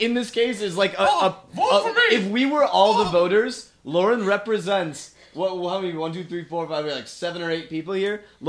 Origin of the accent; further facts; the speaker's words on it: Palatine, Illinois, United States; The current mayor of my hometown, Palatine, is former Bears player Jim Schwantz.